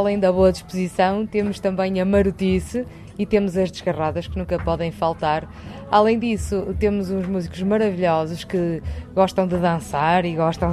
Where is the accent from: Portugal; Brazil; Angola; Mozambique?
Portugal; Norte; Somos minhotos e marotos. Minhotos pela região em que nos inserimos